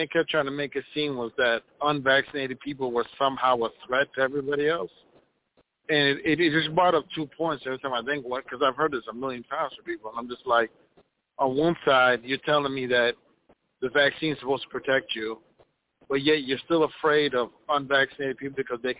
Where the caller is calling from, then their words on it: Minneapolis, Minnesota, United States; from Minneapolis.